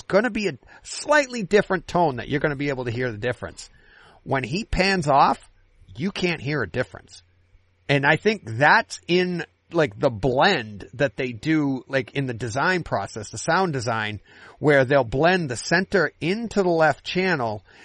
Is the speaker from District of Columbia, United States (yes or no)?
no; Boston, Massachusetts, United States; I'm from Boston.